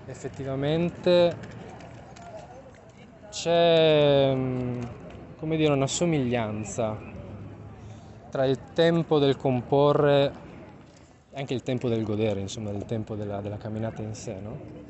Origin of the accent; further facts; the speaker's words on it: Trieste, Friuli-Venezia Giulia, Italy; A me è sempre piaciuto pensare che in realtà da Triestino arrivare alla fine del molo significa anche chiedersi